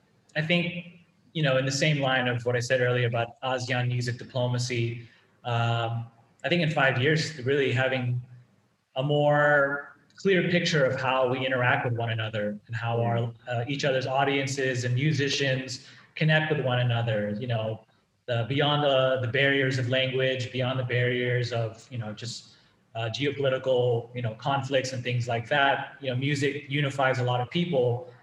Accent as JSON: {"language": "English", "country": "United States", "said": "And I'm from America, you know, I'm like, who?"}